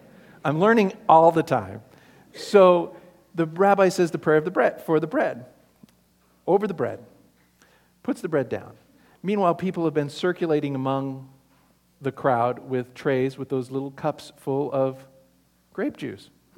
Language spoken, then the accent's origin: English; Phoenix, Arizona, United States; When I was growing up in Phoenix, part of my confirmation class at Central United Methodist was going to Temple Beth Israel, back when it was on Osborne Road and about 10th Avenue.